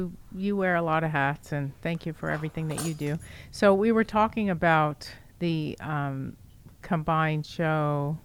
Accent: New York, United States; I come from New York, so it was on WMCA, and it was on like I think once a week.

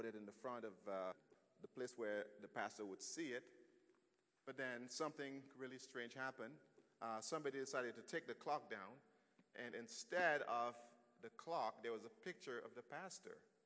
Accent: Dominica; You know, I grew up in the Caribbean, and we have a propensity to go on for quite a while.

